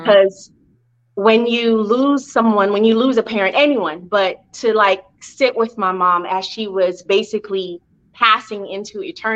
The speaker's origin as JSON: {"language": "English", "town": "Miami", "region": "Florida", "country": "United States", "tie": "born or raised there", "also_born_or_lived": "Jamaica / Brooklyn", "said": "I grew up in Miami. So I was born in Jamaica. My family moved us to Brooklyn. Mm-hmm. Common thing, right? We lived there for a few years. And then we moved down to Miami. So that's where I was raised, 305."}